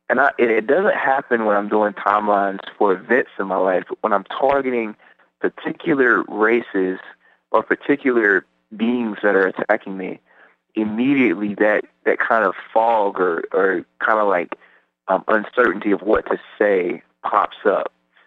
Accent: Seattle, Washington, United States

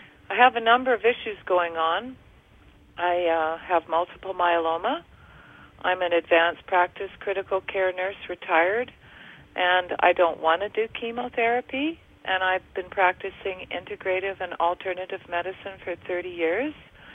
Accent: Canada; and I'm from Canada.

